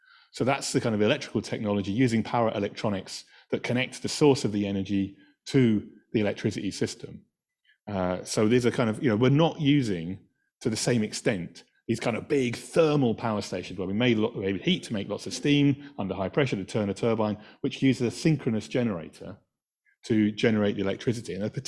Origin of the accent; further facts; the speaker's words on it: Scotland, United Kingdom; In Scotland, we got away with it because of the settings of some of the devices.